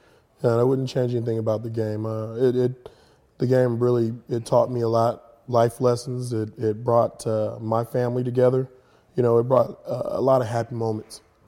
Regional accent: California, United States; I'm from California, man.

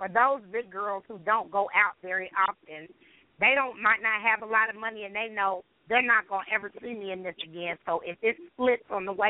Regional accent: Dallas, Texas, United States; born there; now in Cincinnati, United States; I was born in Dallas, Texas, but I live in Cincinnati, Ohio.

